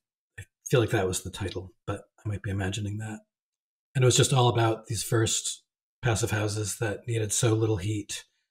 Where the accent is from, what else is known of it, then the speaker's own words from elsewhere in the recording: Newport, Rhode Island, United States; Newport, Rhode Island. If you know about it, it's famous for like the Great Gatsby